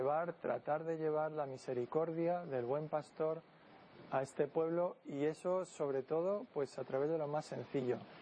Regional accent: Madrid, Community of Madrid, Spain; born there; nací en Madrid

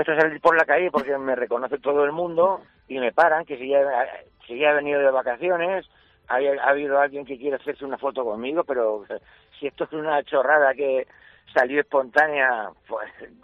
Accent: Albacete, Castilla-La Mancha, Spain; Vamos a ver, ¿cómo somos los de Albacete? Los de Albacete somos de la filosofía de amanece, que no es poco.

